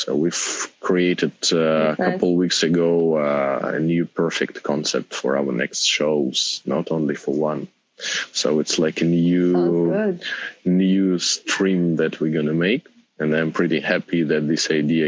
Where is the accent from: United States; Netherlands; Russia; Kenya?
Russia; Krasnodar, Krasnodar Krai; English is a second language; and me, I'm from Krasnodar.